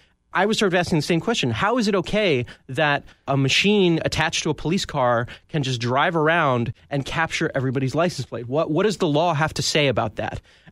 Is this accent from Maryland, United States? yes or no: no; California, United States; also born or lived in Bonn, Germany; I'm from California. I've lived in California most of my life.